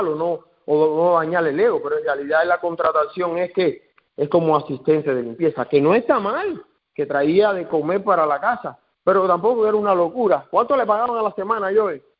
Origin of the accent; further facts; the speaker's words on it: Cuba; moved away; porque como nosotros ya veníamos de otros países, no somos como esos cubanos que recién llegan